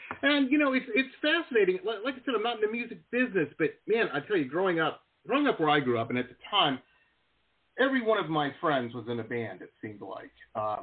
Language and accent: English; Detroit, Michigan, United States; also born or lived in Denver; You know, I grew up in Metro Detroit. It was a big lake, but there wasn't any ocean.